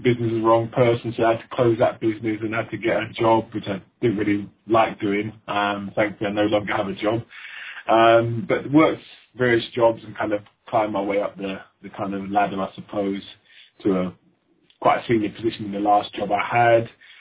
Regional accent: London, United Kingdom; I schooled in London. Pretty much, you know, fairly unremarkable life, you know, kind of growing up in London

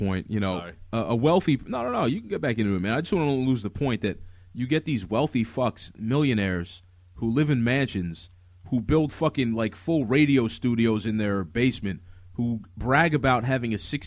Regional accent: Northeast, United States; You know, I'm from the Northeast

